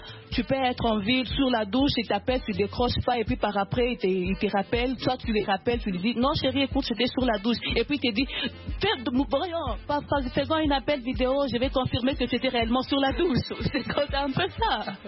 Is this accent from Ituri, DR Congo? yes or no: no; Lubumbashi, Haut-Katanga, DR Congo; Chez nous, à Lubumbashi, si par exemple, tu étais en couple avec un homme, dès que vous vous séparez, vous ne pouvez même pas vous écrire.